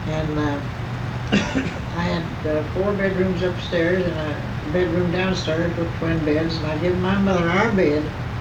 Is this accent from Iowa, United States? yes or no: no; Bowling Green, Kentucky, United States; born there; I was born in Bowling Green, they told me